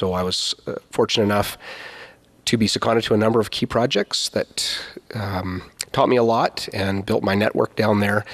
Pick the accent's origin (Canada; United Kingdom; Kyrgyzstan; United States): Canada; Vanderhoof, British Columbia; I was born and raised here in North Central BC, Vanderhoof's son. Came to Prince George in 98 to attend UNBC.